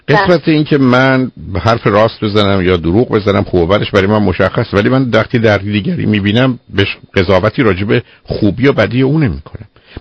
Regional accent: Shiraz, Fars, Iran; من شیرازی هستم دیگه

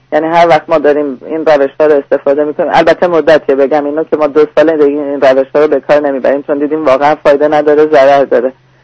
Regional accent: Iran; moved away; چون از ایران پا شدیم اومدیم اینجا

